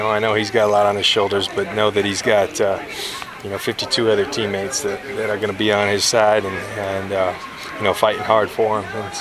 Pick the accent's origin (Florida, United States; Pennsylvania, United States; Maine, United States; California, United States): California, United States; San Diego; I grew up in San Diego watching Marcus Allen play, and so that was like my hero.